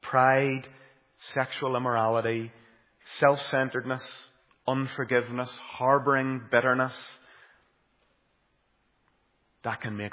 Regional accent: Caledon, Northern Ireland, United Kingdom; I remember growing up in Caledon and County Tyrone and being brought to all these little tent missions around the countryside when I was young.

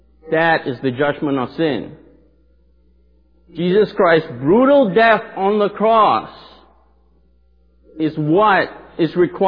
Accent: Malaysia; Now, I was born and raised in Malaysia. That's literally in Southeast Asia. That's literally on the other side of the world.

